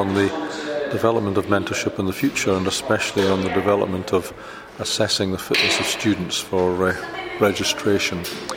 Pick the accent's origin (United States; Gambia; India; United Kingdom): United Kingdom; Hull, Yorkshire and the Humber; and I come from Hull